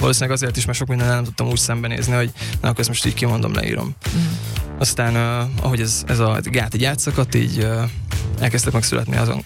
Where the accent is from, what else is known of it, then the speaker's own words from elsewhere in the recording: Nyíregyháza, Szabolcs-Szatmár-Bereg, Hungary; Igen, nyíregyházi vagyok, és innen is üdvözlök mindenkit, Nyíregyházán, kis családot